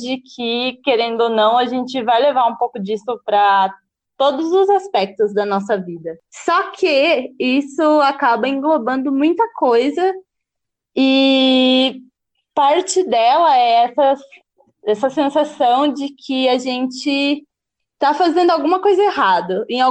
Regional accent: Jacareí, São Paulo, Brazil; eu sou jornalista e moro em São Paulo. Mas eu sou do interior da cidade de Jacareí, então não estranho o sotaque.

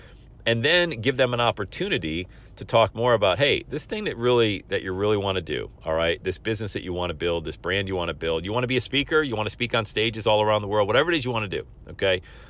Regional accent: Buffalo, New York, United States; I grew up in the Buffalo area. We got GM, Harrison Radiator, all of those factories up there around Western New York, Bethlehem Steel back in the 70s.

